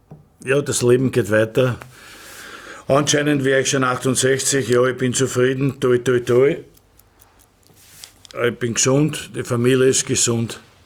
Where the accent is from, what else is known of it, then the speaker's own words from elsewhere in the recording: Vienna, Austria; born there; Außerdem bin ich ein geborener Wiener